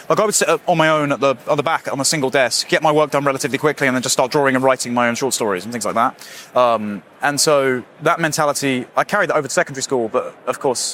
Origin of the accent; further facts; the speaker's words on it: Bexley, London, United Kingdom; Grew up in Bexley. Currently living just down the road from the hospital where I was born in the maternity ward, which is now closed down